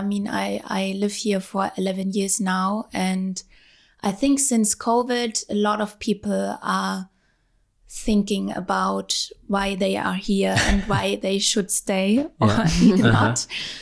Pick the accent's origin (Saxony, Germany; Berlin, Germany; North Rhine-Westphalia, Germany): Saxony, Germany; Dresden; English is a second language; I'm from Dresden, which is a smaller town in East Germany, but not that small.